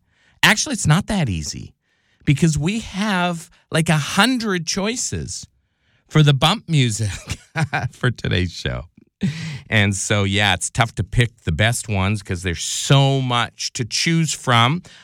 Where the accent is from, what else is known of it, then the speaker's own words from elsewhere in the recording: Winnipeg, Manitoba, Canada; I am originally from Winnipeg, the hometown of … I do say Dram and I do say